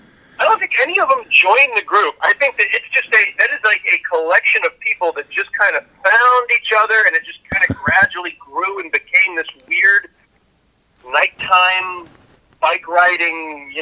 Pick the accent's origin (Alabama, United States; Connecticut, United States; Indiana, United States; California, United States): Alabama, United States; I went to LSU for 1 year, but I grew up in Alabama